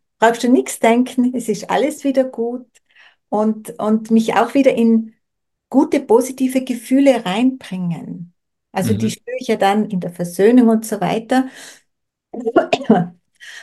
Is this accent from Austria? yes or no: yes; Tyrol, Austria; ich bin ja aus Tirol